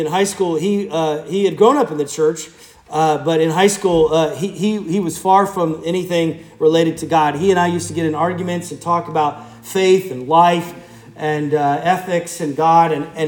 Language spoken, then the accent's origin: English; Asheville, North Carolina, United States; we were down in my hometown of Asheville. It was for my 30th high school reunion.